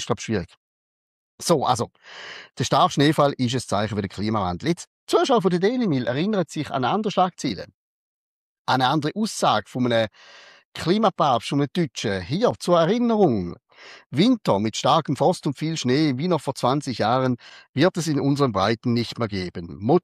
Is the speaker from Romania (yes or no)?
no; Switzerland; Meine, bei uns in der Schweiz hat es ja schon Puff gegeben, wird irgendwie herzige Würmli in den Äpfeln mal gezeigt, ist auf Plakat.